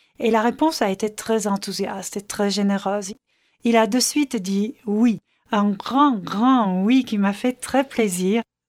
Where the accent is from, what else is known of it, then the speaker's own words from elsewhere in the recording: Vienna, Austria; now in St. Catharines, Canada; arrivée dans le Niagara en 2006, le 1er juillet 2006, et je venais d'Autriche, de la capitale du pays, Vienne, en Autriche, dans le cœur de l'Europe. Et oui, je suis une personne des grandes villes.